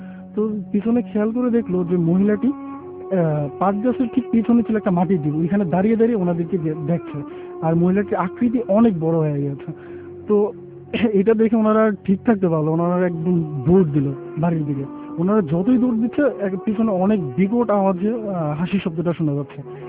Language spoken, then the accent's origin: Bangla; Chandpur, Chittagong Division, Bangladesh; now in Dhaka, Bangladesh; আমি এসেছি মেরুল ওয়ার্ডা থেকে, আমার হোম টাউন হচ্ছে চাঁদপুর।